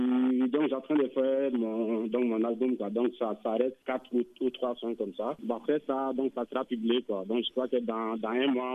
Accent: Mali; French is a second language; moved away as an adult; now in Italy; Donc, je viens de la du Mali et Kaï. Donc, je suis un artiste chanteur. Donc, je vis en Italie. Donc, ça fait donc maintenant 11 ans actuellement.

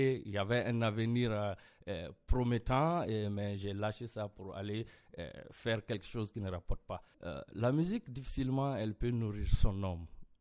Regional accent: Tominian, Ségou, Mali; Je suis né et grandi à Tominia.

